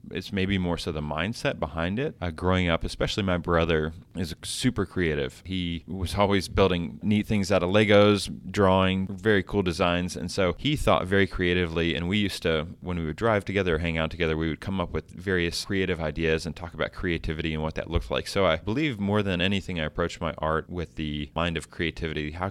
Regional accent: Texas, United States; also born or lived in Colorado / Virginia / England; So I am a Texan, but I grew up moving around. My father was in the military, so Texas, Colorado, Virginia, England, but then landed back in Texas, going to university here, Texas A&M, and live here in Dallas now.

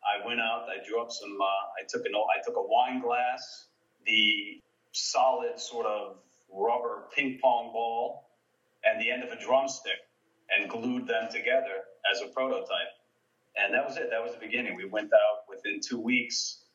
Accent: Ohio, United States; now in New York, United States; I'm from Ohio originally, but I've been living in New York for the past 30 years.

